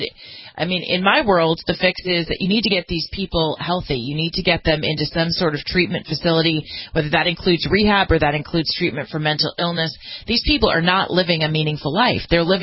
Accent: California, United States; It's affecting the whole nation, but specifically my home state of California

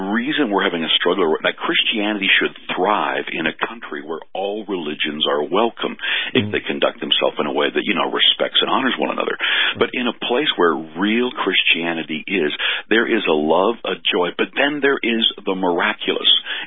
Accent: Canada; I'm from Canada.

